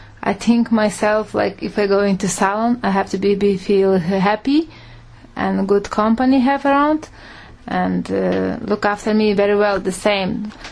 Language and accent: English; Lithuania; English is a second language; moved away as an adult; now in Dublin, Ireland; I'm from Lithuania. I'm living in Ireland nearly 15 years.